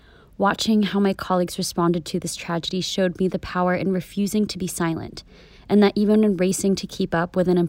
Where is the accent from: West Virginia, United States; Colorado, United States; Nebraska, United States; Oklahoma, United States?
Oklahoma, United States; Growing up in Oklahoma, where 74% of the population is white and only 2.4% is of Asian descent, I frequently felt othered, unsure of myself and my place.